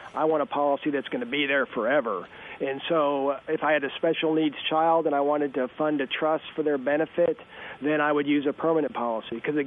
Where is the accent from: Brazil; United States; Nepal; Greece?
United States; Missouri; The example I always use is I came to USA from Northwest Missouri, but I worked with a lot of families that had farms.